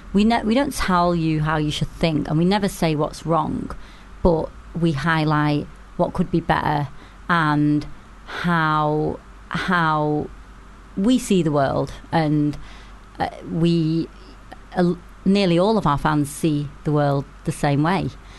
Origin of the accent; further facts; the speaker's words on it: Manchester, North West England, United Kingdom; I am from Manchester, so this is what happens when I mention the word sun.